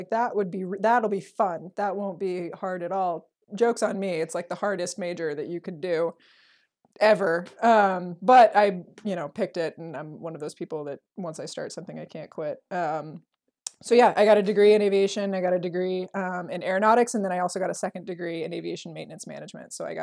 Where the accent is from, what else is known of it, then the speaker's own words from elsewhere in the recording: Kodiak, Alaska, United States; also born or lived in Sitka; I am from Kodiak. I was born in Sitka, but I was raised in Kodiak.